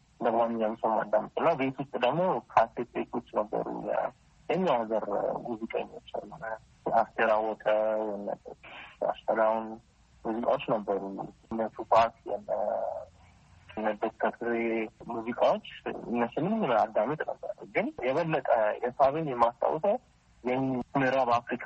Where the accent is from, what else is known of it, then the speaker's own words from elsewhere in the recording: Addis Ababa, Ethiopia; የተወለድኩት አዲስ አበባ ወደ ፍልውሃ አካባቢ ነው። ትምህርት ቤት እዛው ከጎን ያለ ሊሴ ገብረ ማርያም እግሬ እየሄድኩ ነው የተማርኩት።